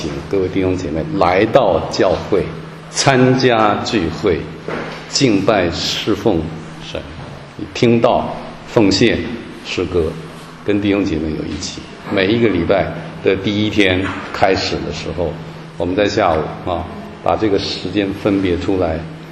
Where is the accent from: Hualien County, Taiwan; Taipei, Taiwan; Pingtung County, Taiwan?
Hualien County, Taiwan; Hualien; 他病重在我的老家台湾的花莲东部，我在台北治病